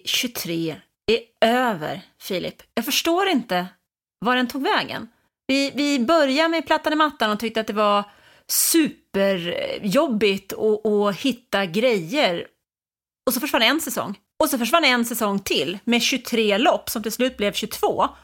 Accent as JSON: {"language": "Swedish", "town": "Stockholm", "region": "Stockholm County", "country": "Sweden", "tie": "born or raised there", "said": "Jag är uppvuxen i Stockholm."}